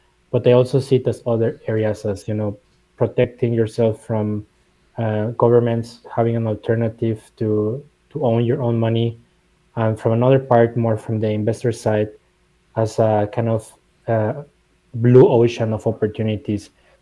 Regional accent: Mexico; English is a second language; I'm originally from Mexico.

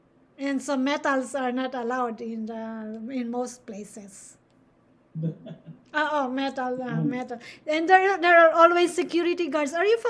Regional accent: Philippines; Because as Filipino, we say it iron.

